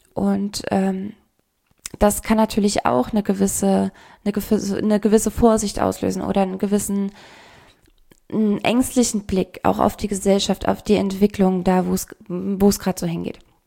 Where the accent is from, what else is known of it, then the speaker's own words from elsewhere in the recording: Dudweiler, Saarland, Germany; ich bin in Dudweiler aufgewachsen im Saarland.